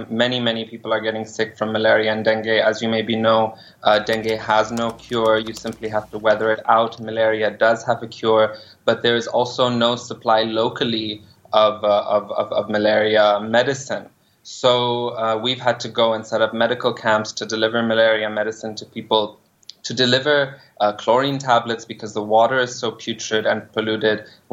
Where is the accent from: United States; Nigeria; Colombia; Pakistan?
Pakistan; as a Pakistani living in Pakistan